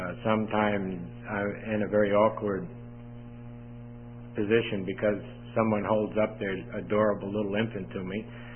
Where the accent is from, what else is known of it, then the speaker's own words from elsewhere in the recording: Long Island, New York, United States; Growing up in Long Island, being a Yankee fan, because the Yankees were there when the Mets weren't, and the Dodgers and the Giants had long since left.